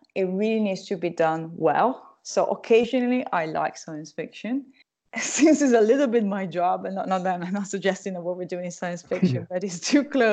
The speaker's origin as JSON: {"language": "English", "country": "Italy", "tie": "born or raised there", "said": "I grew up in Italy, and when I was a kid in the 70s"}